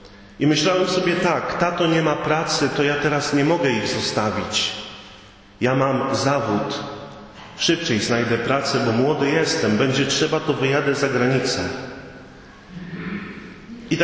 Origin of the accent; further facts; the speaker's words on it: West Pomeranian Voivodeship, Poland; Właśnie wtedy na Pomorzu, tam skąd pochodzę